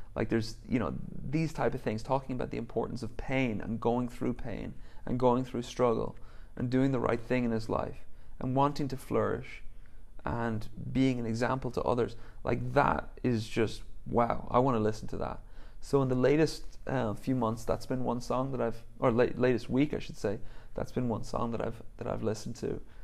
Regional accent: Ireland; based on my childhood, based on growing up in Ireland, I just have a massive appreciation for nature.

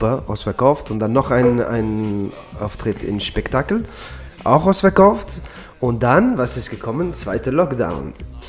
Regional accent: Germany; now in Austria; Ich bin in Deutschland aufgewachsen teilweise. Ich lebe jetzt in Österreich.

